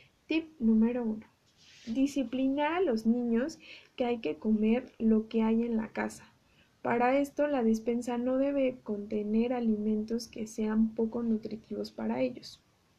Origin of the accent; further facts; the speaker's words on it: Mexico; porque como cultura mexicana acompañamos las comidas con refrescos casi todo el tiempo.